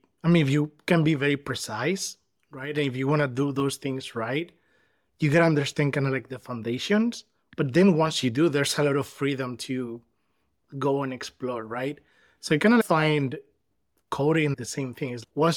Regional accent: Spain; now in United States; Because I'm living in the United States and I'm Spanish. I'm from Spain. So that's like the first thing, like, how did I jump like the ocean? I was studying in Spain engineering

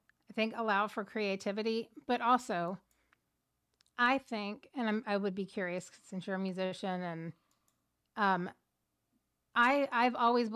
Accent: Kentucky, United States; also born or lived in Tennessee; I grew up in Kentucky and Tennessee, so like we've got the South kind of represented

